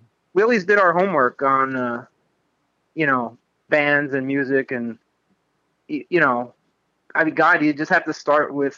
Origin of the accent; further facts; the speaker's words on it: Hillside, New Jersey, United States; I grew up in Hillside.